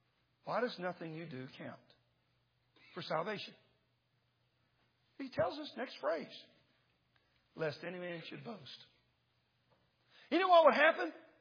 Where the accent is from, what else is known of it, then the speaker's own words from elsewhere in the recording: Texas, United States; You know why? Because I'm from Texas. And Texans love to tell big stories.